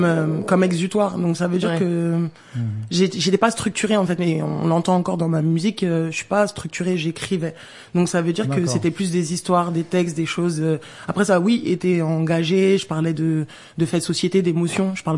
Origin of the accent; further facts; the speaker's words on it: Guadeloupe; Non, je suis de la Guadeloupe.